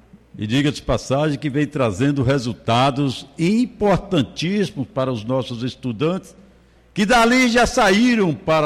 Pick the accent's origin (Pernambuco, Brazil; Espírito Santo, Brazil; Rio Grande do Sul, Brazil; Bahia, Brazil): Bahia, Brazil; Guanambi; Mutans é um distrito de quase 14 mil habitantes, que pertence à minha terra, Guanambi.